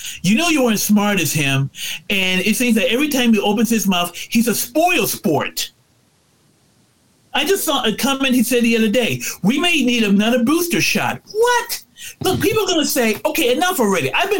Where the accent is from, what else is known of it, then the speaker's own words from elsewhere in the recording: United States; We are not Japanese. We are not English. We are not Germans. We are Americans.